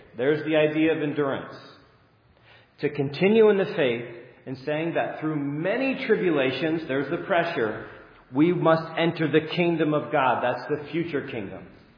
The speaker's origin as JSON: {"language": "English", "town": "Mackinac City", "region": "Michigan", "country": "United States", "said": "because I'm from Mackinac City, Michigan"}